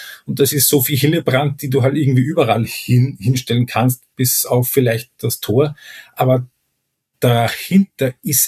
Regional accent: Austria; Ich als Österreicher

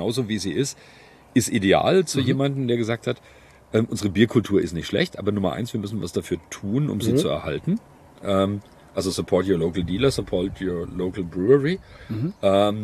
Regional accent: Kronach, Bavaria, Germany; als Oberfranke, wie gesagt, aus Kronbach geboren

